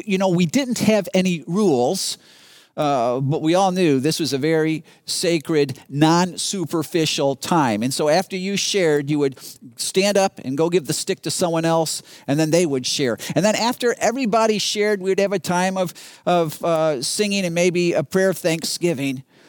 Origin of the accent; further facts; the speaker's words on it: Chicago, Illinois, United States; because I grew up in Chicago.